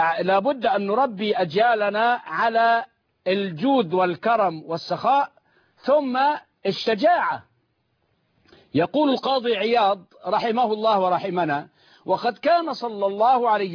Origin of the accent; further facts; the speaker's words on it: Mit Antar, Dakahlia, Egypt; وأبشرك، أمس فقط في قريتي ميت عنتر